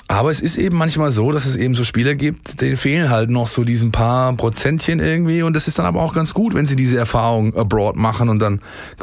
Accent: Ensingen, Baden-Württemberg, Germany; ich bin in Ensingen aufgewachsen, da wo der Sponsor des VfB Stuttgart sein Wasser aus dem Boden zieht.

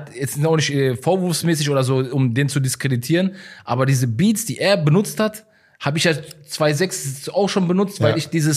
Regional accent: Gladbeck, North Rhine-Westphalia, Germany; dass ich aus Essen komme, aus alten Essen, und ich bin eigentlich aus Gladbeck.

